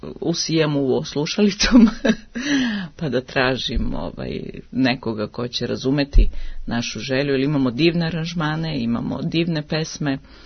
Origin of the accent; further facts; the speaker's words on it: Mačva District, Serbia; moj otac je iz Salaša Noćajskog i ja sam iz Mačve.